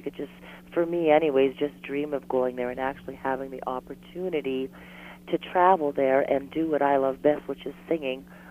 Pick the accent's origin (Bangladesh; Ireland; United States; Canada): Canada; Dowling, Ontario; Actually, I grew up in Dowling, Ontario.